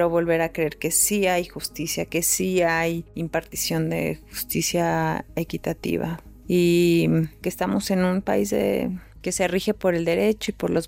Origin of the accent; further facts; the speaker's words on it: Mexico; Amo mi país, soy muy orgullosa mexicana, pero he tenido oportunidades de estar en otros países